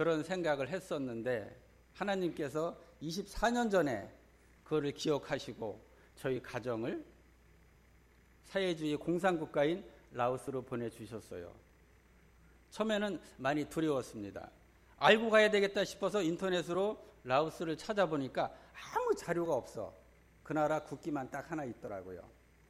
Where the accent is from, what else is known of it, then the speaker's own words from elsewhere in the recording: Chuncheon, Gangwon, South Korea; 저는 강원도 춘천이 고향입니다.